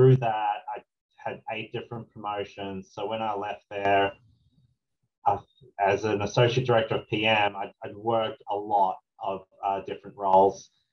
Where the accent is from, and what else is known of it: Australia; now in United States